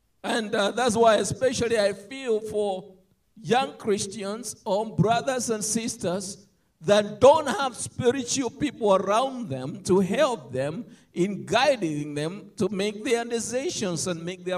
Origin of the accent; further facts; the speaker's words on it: Kenya; moved away as an adult; now in United States; as many of you all know, I was born and raised in Africa. And I was 20, in my early 20s, when I came in the United States.